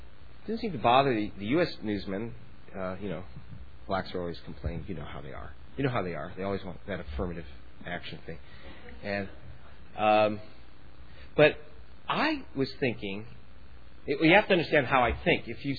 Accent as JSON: {"language": "English", "country": "United States", "accent": "American", "said": "the radio stations here are surprised when they hear my American accent because, they thought I was British."}